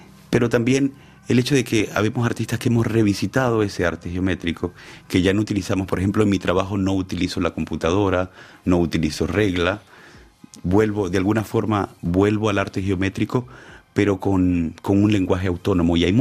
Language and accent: Spanish; Venezuela; Me pareció muy interesante que como venezolano poder aprender mucho más de la historia de mi continente en el Louvre que en Venezuela.